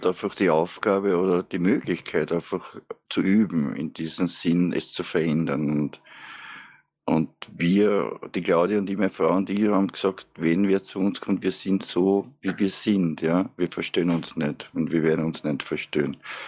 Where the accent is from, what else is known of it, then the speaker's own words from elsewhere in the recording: Vienna, Austria; now in Upper Austria, Austria; ich bin ein Wiener, bin nach Oberösterreich gezogen